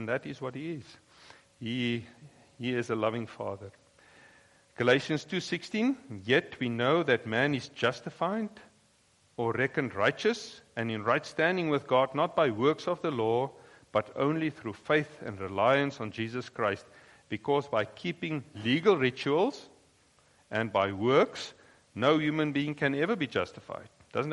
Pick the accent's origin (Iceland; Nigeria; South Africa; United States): South Africa; way back when I was in South Africa, we grew up in Dutch Reformed Church.